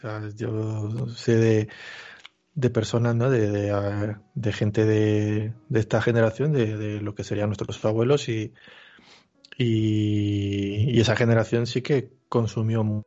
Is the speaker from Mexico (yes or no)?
no; Bolivia; Yo en mi país, en Bolivia, la estábamos siguiendo, ¿no?